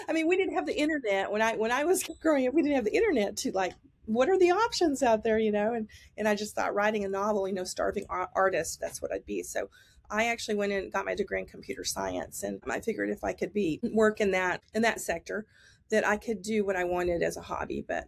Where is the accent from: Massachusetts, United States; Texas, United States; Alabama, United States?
Texas, United States; And because I am from Texas and I grew up in a town where that was a big thing, the oil discovery and World War II, so just all over the place.